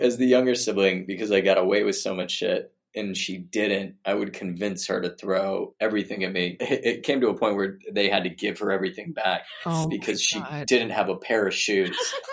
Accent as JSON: {"language": "English", "region": "Arizona", "country": "United States", "tie": "born or raised there", "said": "the kind of educational environment I grew up in Arizona also possibly isn't the best, right?"}